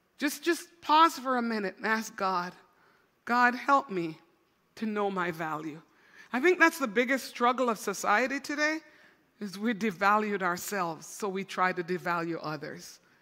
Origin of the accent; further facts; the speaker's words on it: Quebec, Canada; I remember growing up in Quebec when I was very, younger teenager, and my parents had moved to Ottawa, and I moved back to Montreal to take the job with Air Canada.